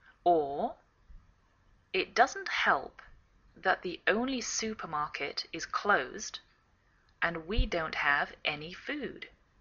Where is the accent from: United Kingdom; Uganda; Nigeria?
United Kingdom; England; now in United States; I'm English. I live in the northwest of the United States.